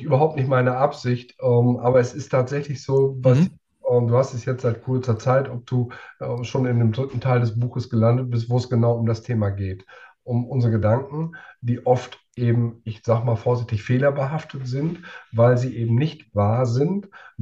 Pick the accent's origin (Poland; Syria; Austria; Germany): Germany; North Rhine-Westphalia; Ich komme gebürtig aus dem Münsterland, das ja bekanntlich schwarz ist.